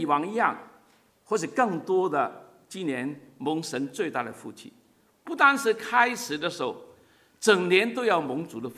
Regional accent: Guangdong, China; 我是广东人，

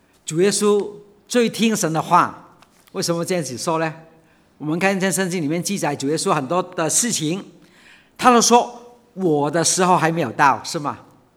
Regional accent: China; 我们中国人所谓的听话很有意思。

